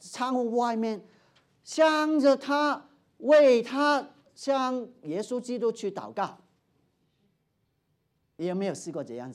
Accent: Hong Kong; 在香港不行啊，我从香港过来的

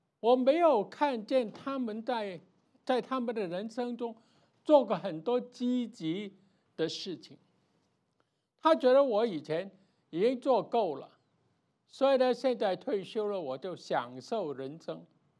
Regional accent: China; 但我们是中国人，我们自己知道我有什么民族的优越感

